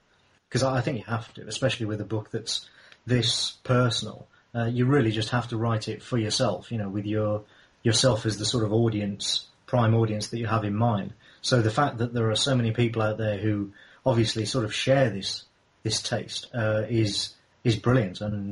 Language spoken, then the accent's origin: English; England, United Kingdom; You know, I'm English.